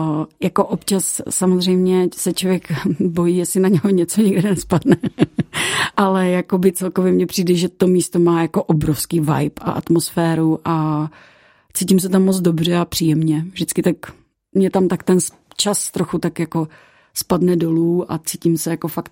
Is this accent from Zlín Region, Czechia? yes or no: no; Brno, South Moravian Region, Czechia; protože já jsem z Brna, tak říkám, to asi jako nevíde.